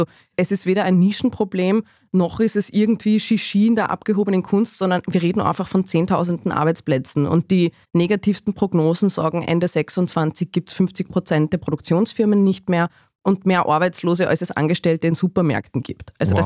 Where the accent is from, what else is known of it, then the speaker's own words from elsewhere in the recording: Salzburg, Austria; ich komme aus Salzburg, wir leben von Sound of Music